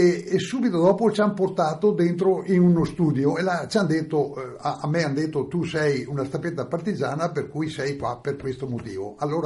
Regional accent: Feltre, Veneto, Italy; born there; Sono nato a Feltre il 26 dicembre del 1927, quindi nel 44, quando mi ero arrestato, avevo ancora 16 anni

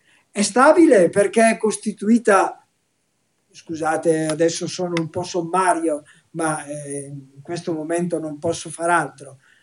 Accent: Brescia, Lombardy, Italy; conosco soprattutto i problemi bresciani, sono bresciano

